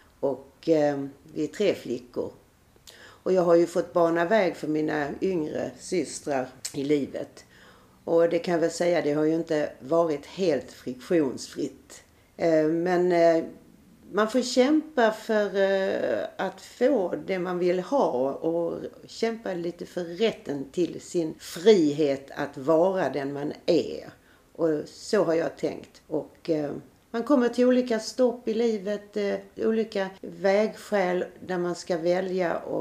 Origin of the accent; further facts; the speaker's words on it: Helsingborg, Skåne, Sweden; accent: Scanian; also born or lived in Stockholm; Jag kom från början ifrån Stockholm, där jag föddes 1947. Och när jag var ungefär 4-5 år så flyttade vi till Helsingborg. Och då lärde jag mig skånska. Och det sitter som ett smäck fortfarande. Jag ger aldrig upp min dialekt